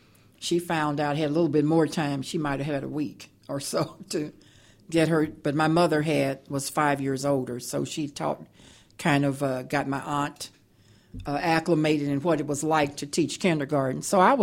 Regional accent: Kansas City, Missouri, United States; born there; I was born by the river. I was born in Kansas City, Missouri, June 28, 1945.

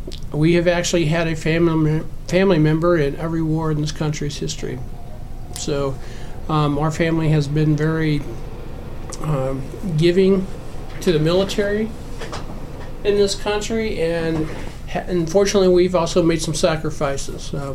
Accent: Liberty, Missouri, United States; I was born in North Kansas City Hospital. Was raised for most of my life in Liberty, Missouri.

